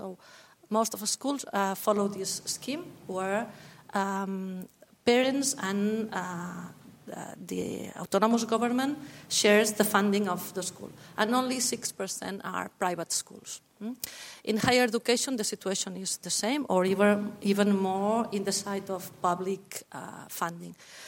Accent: Barcelona, Catalonia, Spain; English is a second language; I come from Barcelona, Universitat Politécnica de Catalunya, Barcelona Tech, and also Barcelona Supercomputing Center.

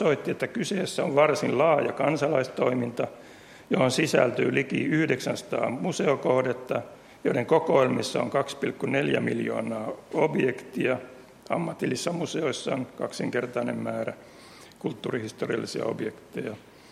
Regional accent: Lund, Skåne, Sweden; olin enännyt lapsuuteni Etelä-Ruotsissa Lundissa.

